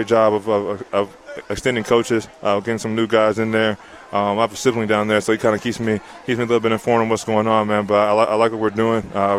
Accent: Edgewood, Texas, United States; Born and raised in Edgewood, Texas. Country guy, so I love the outdoors.

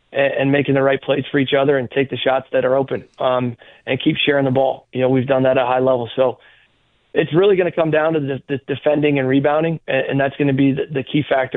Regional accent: Philadelphia, Pennsylvania, United States; You know, I came from the Philadelphia Big Five.

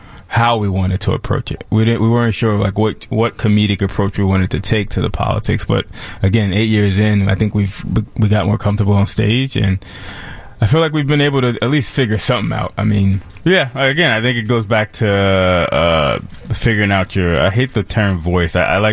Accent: New Jersey, United States; so we're from North Jersey, and you know the history.

